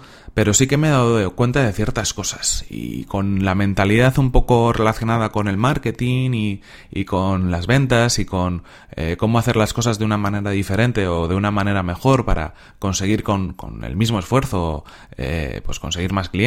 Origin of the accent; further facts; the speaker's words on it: Bilbao, Basque Country, Spain; yo soy de Bilbao, aunque vivo en Santurchi, pero bueno, he nacido en Bilbao y he vivido muchos años en Bilbao